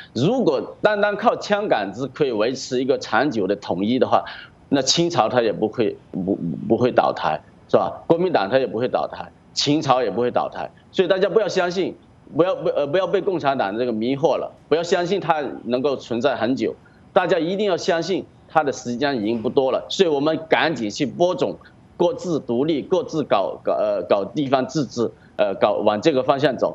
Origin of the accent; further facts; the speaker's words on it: Hong Kong; 所以我们香港人更加要警惕